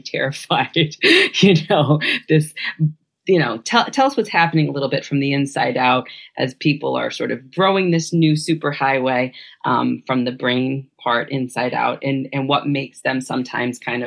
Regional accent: Massachusetts, United States; I'm from Massachusetts originally

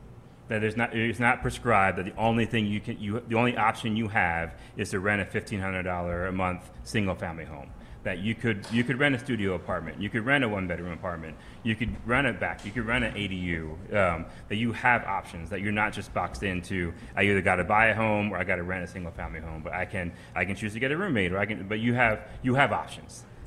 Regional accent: Philadelphia, Pennsylvania, United States; I am from Philly, yeah.

